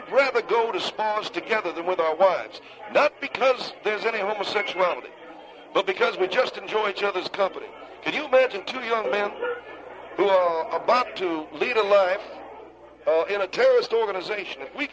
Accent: West Virginia, United States; accent: West Virginia; Well, that's my West Virginia accent, I guess.

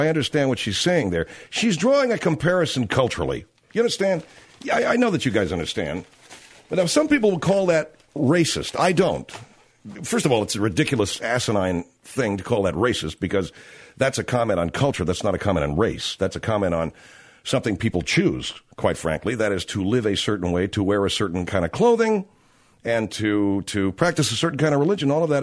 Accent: United States; born there; my parents are from Canada. I was born here in the States, along with my younger sister. And my older brother and older sister were born in Canada. And my folks came here in 1949.

